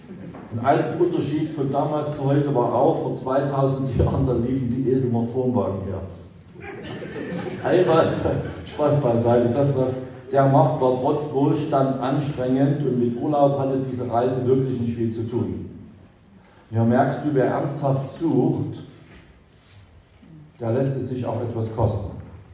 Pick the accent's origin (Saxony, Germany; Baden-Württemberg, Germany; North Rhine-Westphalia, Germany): Saxony, Germany; ich komme ja nur aus Sachsen.